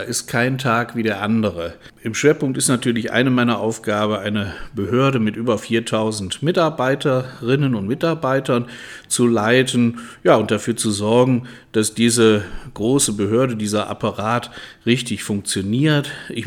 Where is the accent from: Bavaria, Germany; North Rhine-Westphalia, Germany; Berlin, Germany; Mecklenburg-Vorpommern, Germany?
North Rhine-Westphalia, Germany; Wuppertal; Ja, ich bin in Wuppertal geboren und auch zur Schule gegangen. Mein Abitur habe ich am Gymnasium Sedanstraße gemacht.